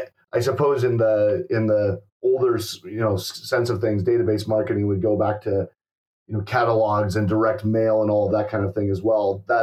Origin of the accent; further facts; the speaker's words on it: Seattle, Washington, United States; I grew up in Seattle with a lot of Japanese culture, took a little bit of Japanese language when I was young.